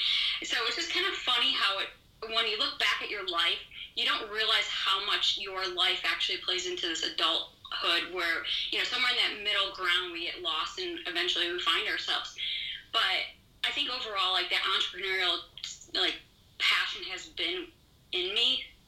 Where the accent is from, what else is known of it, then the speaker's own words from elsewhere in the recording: Buffalo, New York, United States; moved away; No, actually, I moved here about 15 years ago. I'm originally from Western New York in the Buffalo, New York area.